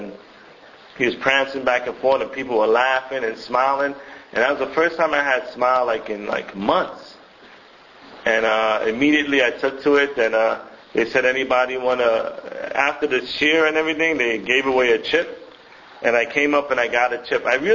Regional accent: Crown Heights, New York, United States; Strangely enough, I grew up in Crown Heights. And there's like a religious Hasidic area, you know, in that area, Crown Heights.

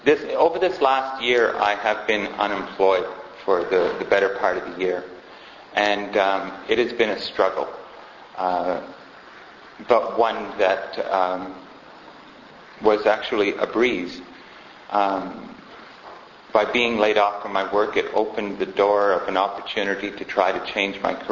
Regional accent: Quebec, Canada; I was born and raised in the Eastern Townships on a dairy farm, and product of a Christian family. They were dirt farmers

